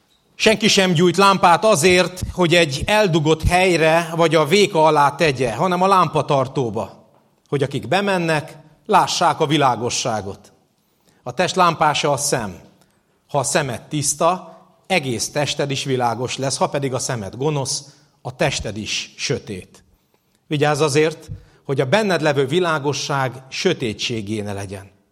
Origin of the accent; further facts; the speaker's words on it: Hungary; Közel 6 éve tértünk vissza a Dunakanyarba, ahonnan mi származunk, ahol éltünk korábban is